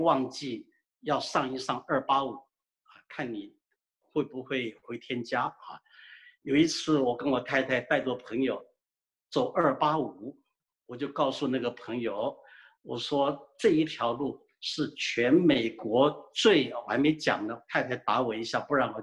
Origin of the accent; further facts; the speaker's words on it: China; 我们中国人华人蒙神的怜悯，我们实在感恩。